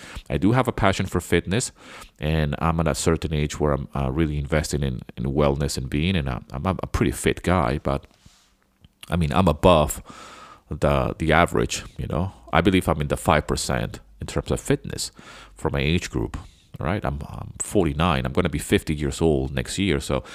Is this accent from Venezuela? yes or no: yes; Venezuela; English is a second language; You know, I grew up in Venezuela, so my English, even though it's not my mother tongue, I speak it and know English very, very well.